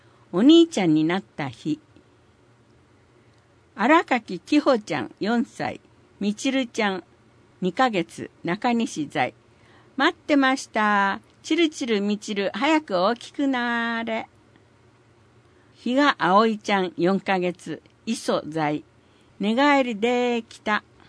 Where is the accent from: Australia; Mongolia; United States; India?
United States; Hawaii; Japanese is a second language; now in Japan; 私はハワイ出身ですが、日系コミュニティとの関係がなかったので